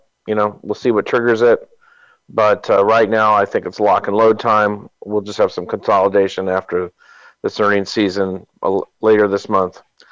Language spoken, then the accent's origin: English; Berkeley, California, United States; I'm from Berkeley, and just, you know, Berkeley banned natural gas.